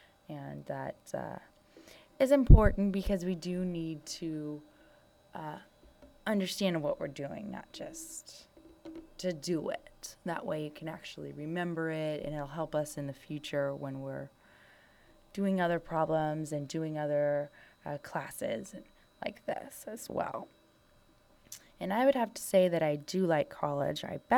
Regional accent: Santa Cruz, California, United States; now in San Diego, United States; I am from Santa Cruz, California, which is up north in between San Francisco and Monterey. But I've lived in San Diego for 4 years now, and I like to call it my home.

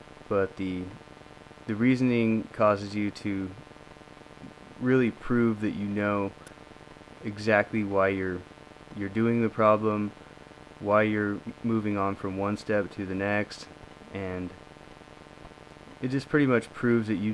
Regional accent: Ojai, California, United States; I am from Ojai, California, which is near Santa Barbara in Ventura County.

